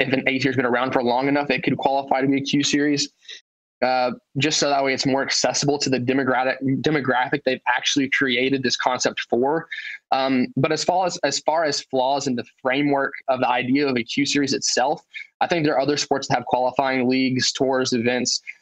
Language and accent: English; Knoxville, Tennessee, United States; I know I'm from Knoxville, Tennessee, so I'll be playing Huck Central in South Carolina